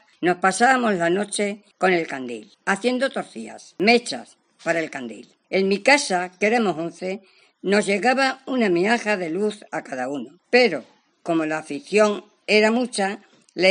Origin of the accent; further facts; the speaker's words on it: Palomas, Extremadura, Spain; En mi pueblo, Palomas, el día del Señor, estaba yo de novia